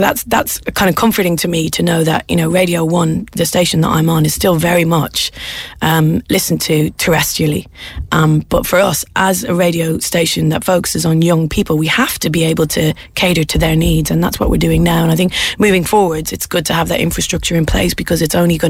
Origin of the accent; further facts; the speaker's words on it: Dublin, Leinster, Ireland; now in London, United Kingdom; And I've lived in London for 17 years, which is as long as I've lived in Dublin, which is terrifying. But so, I mean, I'm never going to call myself British